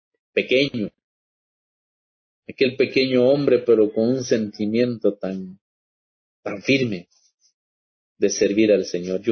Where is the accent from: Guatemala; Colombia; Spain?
Guatemala; tenemos DPI de que somos guatemaltecos